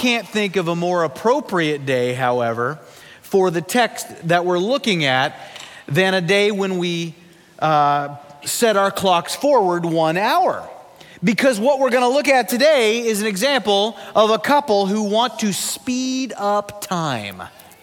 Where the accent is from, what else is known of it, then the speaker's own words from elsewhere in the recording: Sioux Falls, South Dakota, United States; I grew up in Sioux Falls, South Dakota. The winters up there are of a particularly Arctic nature.